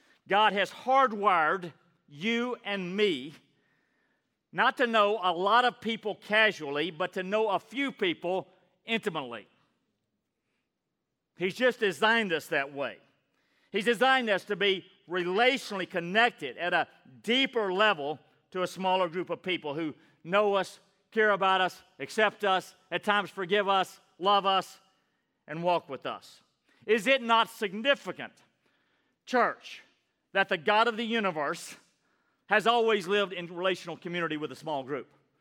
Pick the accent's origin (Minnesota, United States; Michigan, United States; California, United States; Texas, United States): Texas, United States; Madisonville; drove myself from my hometown 100 miles north into the heart of Houston. That's how we went to college in Madisonville, Texas, at least in those days.